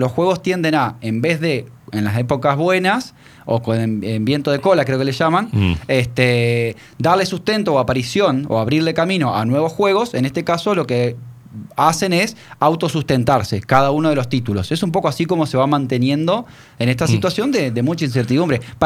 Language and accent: Spanish; Argentina; qué nos pasa a nosotros como argentinos